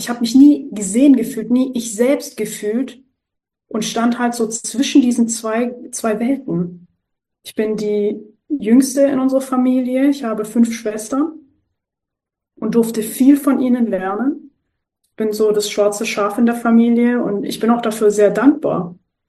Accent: Germany; meine Eltern kommen aus der Türkei, ich bin in Deutschland geboren. Bin türkisch aufgewachsen, würde ich sagen, aber halt mit einem deutschen Mindset.

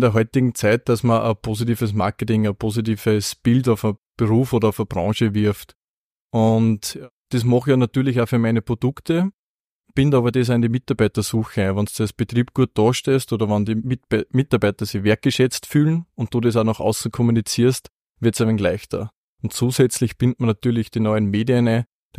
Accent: Böheimkirchen, Lower Austria, Austria; Wir kommen aber ursprünglich aus Böhmheimkirchen, aus Niederösterreich.

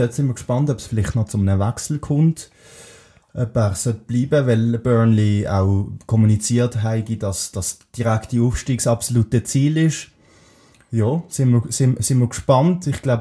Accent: Switzerland; für uns als Schweizer

